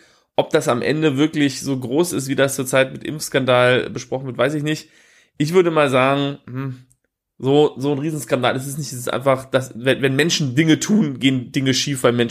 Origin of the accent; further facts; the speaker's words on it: Wunstorf, Lower Saxony, Germany; Da sind immer die Jugendfreizeiten von der Stadt Wunsdorf hingegangen, wo ich aufgewachsen bin.